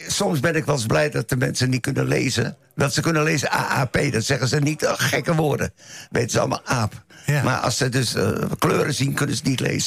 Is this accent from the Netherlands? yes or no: yes; Amsterdam, North Holland, Netherlands; Ik kom uit de Jordaan.